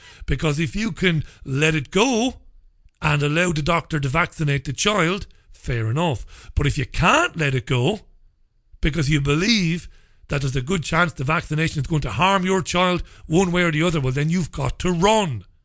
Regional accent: Ireland; I grew up in the Republic of Ireland.

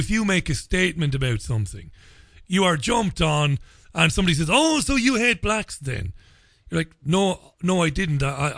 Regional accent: Ireland; I grew up arguing with people. I'm an Irish guy. We argue all the time

